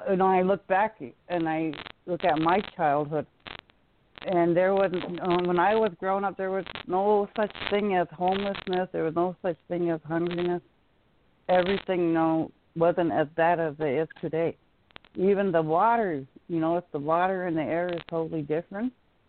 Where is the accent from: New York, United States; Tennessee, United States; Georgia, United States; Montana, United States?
Montana, United States; from Northwest Montana, from the Pawnee Nation Reservation, which everybody knows as the Blackfeet.